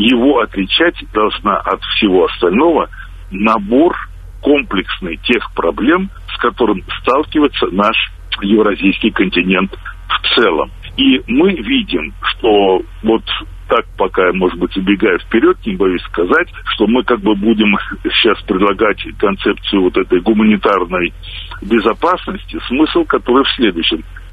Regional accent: Russia; Я сам как русский, не знаю, азиат ли я, европеец ли я, южанин или северянин

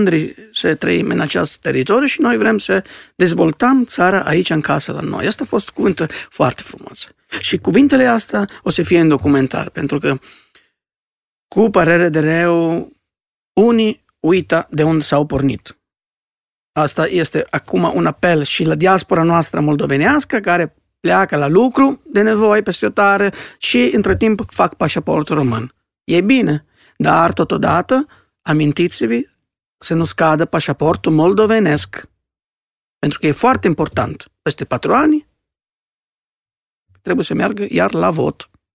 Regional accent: Crotone, Calabria, Italy; Romanian is a second language; Dar Italia, Calabria, eu sunt din Crotone

